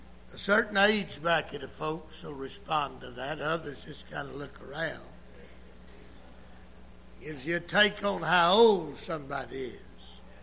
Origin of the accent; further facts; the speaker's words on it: Mississippi, United States; I am from Mississippi. Somebody said we put three O's in poor in Mississippi. I can't help where I came from.